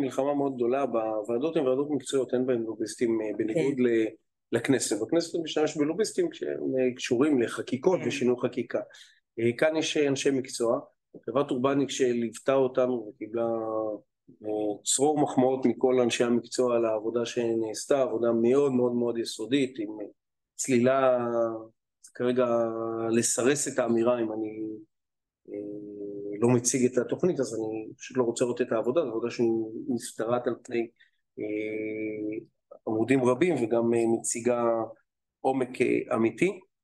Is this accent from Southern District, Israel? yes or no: no; Rishon LeZion, Central District, Israel; אני מגיע מהערים הגדולות, ראשון לציון כ-300,000 תושב, זה עיר הרביעית בגודלה